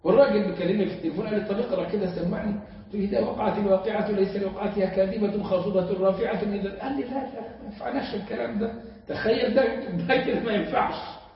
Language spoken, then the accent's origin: Arabic; Egypt; احنا كمصريين